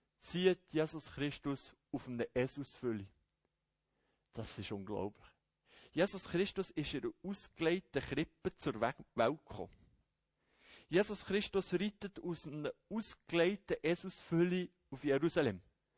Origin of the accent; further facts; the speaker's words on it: Hemmental, Schaffhausen, Switzerland; Ich komme aus dem Hemmetal, da ist mir der Meinung, du musst mal ein bisschen vorleben.